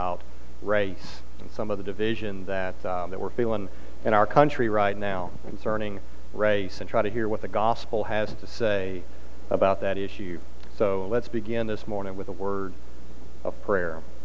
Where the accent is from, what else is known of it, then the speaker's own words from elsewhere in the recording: Tennessee, United States; I grew up in Middle Tennessee, close to Nashville.